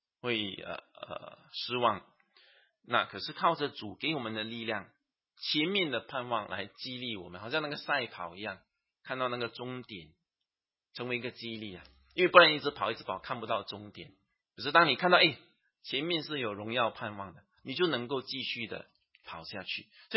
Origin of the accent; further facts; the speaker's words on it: Singapore; 我们新加坡人就比较实际一点啊，